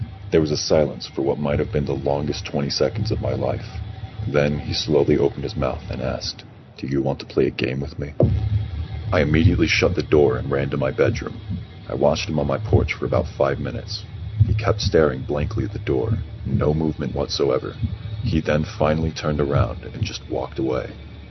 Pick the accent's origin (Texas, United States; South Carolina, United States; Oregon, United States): Texas, United States; I grew up in rural Texas with about 1,000 people in my hometown.